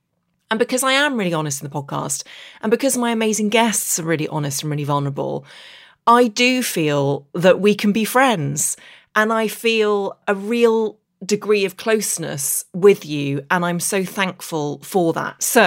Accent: Derry, Northern Ireland, United Kingdom; accent: English; also born or lived in Belfast; I speak with an English accent, but I actually grew up in the north of Ireland in the Derry Girls era, and I grew up just outside Derry, went to primary school in Derry

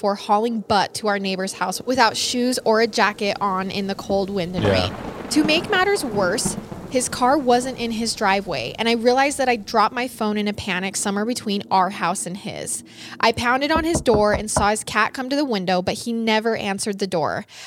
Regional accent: Michigan, United States; Side note, I'm from Michigan, so by mid-November, it's usually really cold and the conditions can be harsh.

